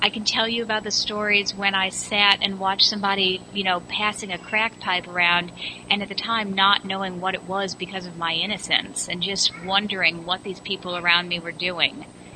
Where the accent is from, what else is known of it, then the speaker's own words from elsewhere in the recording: St. Louis, Missouri, United States; So I grew up in St. Louis, born and raised, an amazing family, a wonderful mom, a loving grandparents, dad, you know, everything.